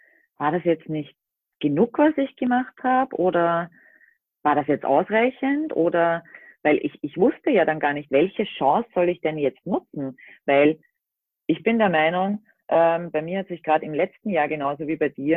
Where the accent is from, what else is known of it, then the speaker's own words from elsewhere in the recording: Austria; ich komme aus Österreich, bin seit knapp 3 Jahren mit meinem Minicamper Balu unterwegs.